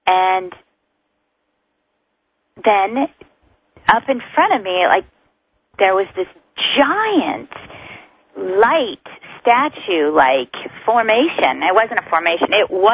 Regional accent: California, United States; obviously I grew up in California. I was a little beach girl, and image was very important to me.

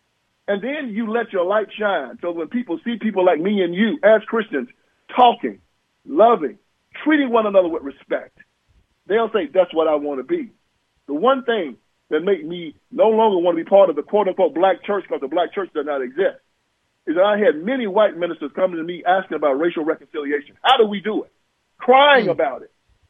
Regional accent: United States; I know I'm an American

